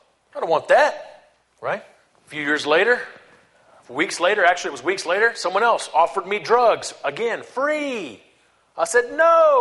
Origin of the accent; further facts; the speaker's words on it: New Orleans, Louisiana, United States; when I was 16, I grew up in New Orleans area, I went to the French Quarter.